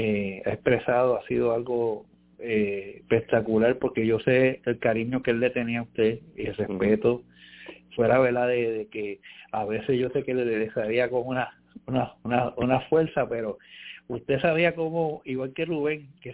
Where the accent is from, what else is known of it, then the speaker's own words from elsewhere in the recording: Santurce, Puerto Rico; Nosotros somos de Santurce, nos criamos en Villa Palmera.